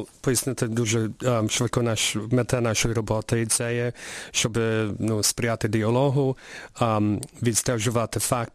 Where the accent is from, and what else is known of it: Canada